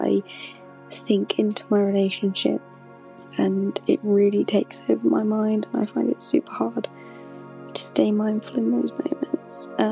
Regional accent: London, United Kingdom; from London.

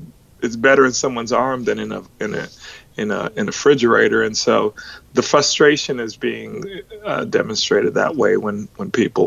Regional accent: New York, United States; now in Texas, United States; So, you know, I'm from New York, and I had visited my mother who still lives in New York

